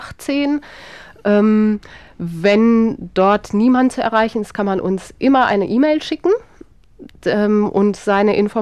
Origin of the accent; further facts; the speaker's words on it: Bielefeld, North Rhine-Westphalia, Germany; Ich komme ja selber nicht aus Darmstadt, komme aus Bielefeld, da kenne ich das überhaupt nicht.